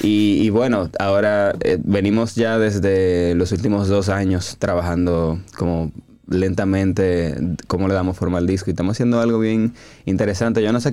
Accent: Dominican Republic; Algo que uno hace como dominicano es salir a camino.

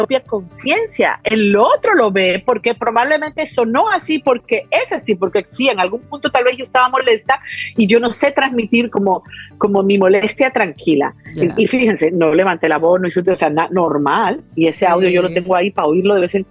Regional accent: Peru; yo fui criada en Perú con terrorismo, fíjense, uh-huh, si yo fui criada bajo el, o sea, en un pueblo, en una población con terrorismo

